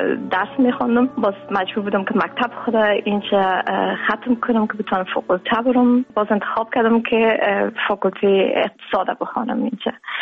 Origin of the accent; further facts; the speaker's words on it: Afghanistan; من همیشه بسیار افتخار میگم که من از افغانستان آمدیم